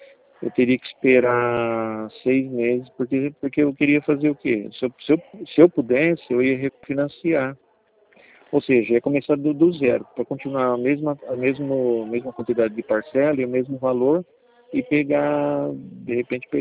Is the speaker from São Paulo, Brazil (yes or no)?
yes; Campinas, São Paulo, Brazil; sou de Campinas.